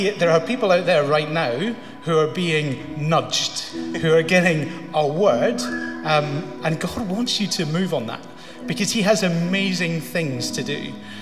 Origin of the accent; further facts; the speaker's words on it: Scotland, United Kingdom; I'm Scottish, and that's important because I'm quite conservative.